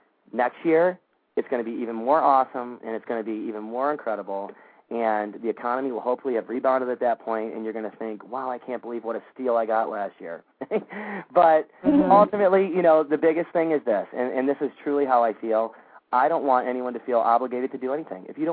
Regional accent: Detroit, Michigan, United States; I'm from Detroit

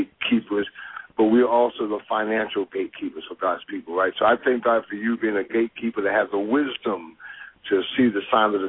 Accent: New York City, New York, United States; Brief background, I'm from the Bronx, New York. Folks raised up poor, mom, seven kids on welfare, dropped out of high school.

